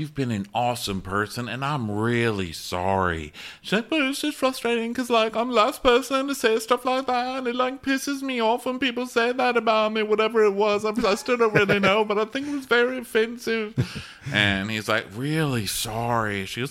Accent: the South, United States; No, please, I'm from the South.

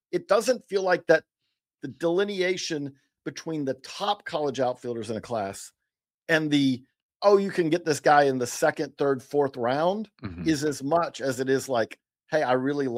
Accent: Perry, Georgia, United States; I'm from Perry. Houston County High is the big high school that's in between the two, which is really the area that's blown up since I left many, many years ago.

